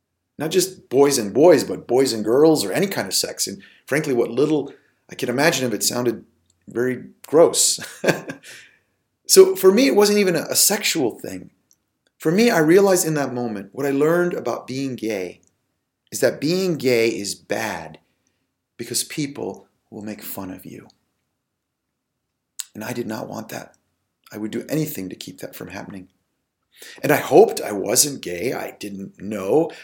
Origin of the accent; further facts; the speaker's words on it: Lebanon; And they found out I was from Lebanon, and they thought, well, where's Lebanon? And they discovered, oh yeah, that's right, that's that little country in the Middle East.